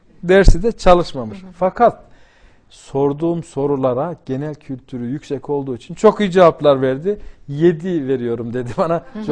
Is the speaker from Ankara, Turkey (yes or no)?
no; Amasya, Turkey; born there; Efendim ben Amasya doğumluyum. Biz köyde okuduk.